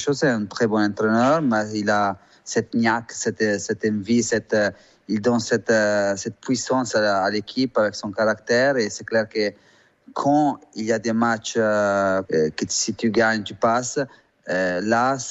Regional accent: Lugano, Ticino, Switzerland; Moi je suis né, grandi à Lugano

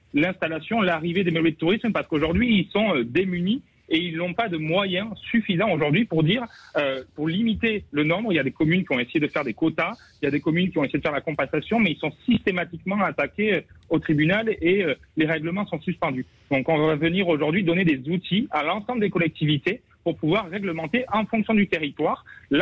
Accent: Nouvelle-Aquitaine, France; je ne suis pas du Finistère, je suis du Pays Basque et du Béarn.

